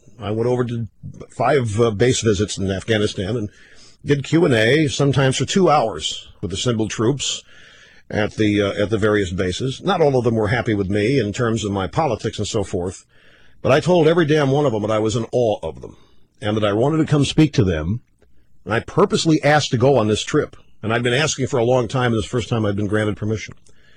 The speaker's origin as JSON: {"language": "English", "country": "United States", "said": "And I wanted to go tell them, personally, as an American, how small and of a minority those thoughts about them were."}